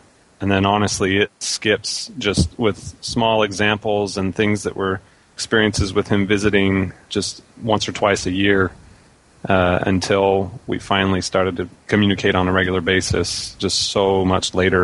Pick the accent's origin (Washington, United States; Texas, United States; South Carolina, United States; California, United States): California, United States; Orange; born there; And I was born in Orange, California.